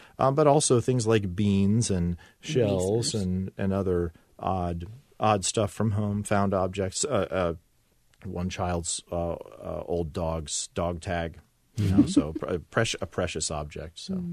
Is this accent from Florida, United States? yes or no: no; Virginia, United States; Well, when I grew up in the Virginia suburbs of D.C., and so when I would go into the city with my parents